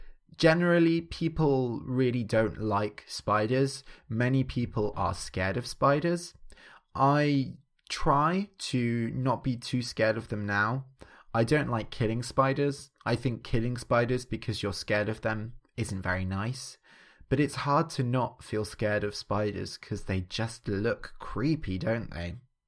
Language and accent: English; England, United Kingdom; So growing up in England, I grew up Christian.